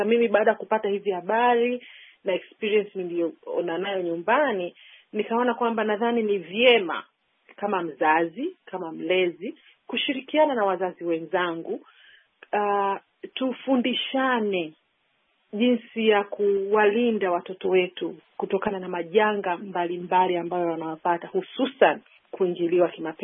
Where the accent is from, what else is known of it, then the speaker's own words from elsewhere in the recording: Dar es Salaam, Tanzania; nimezaliwa Tanzania, Dar es Salaam, nimesoma Dar es Salaam Tanzania